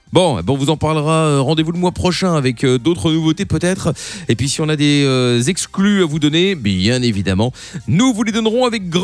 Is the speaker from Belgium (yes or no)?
yes; Brussels, Brussels-Capital Region, Belgium; moi, je viens de Bruxelles, en Belgique